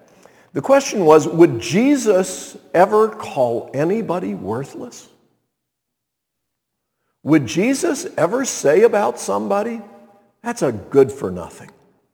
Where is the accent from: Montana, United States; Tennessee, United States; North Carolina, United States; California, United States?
North Carolina, United States; Montreat; born or raised there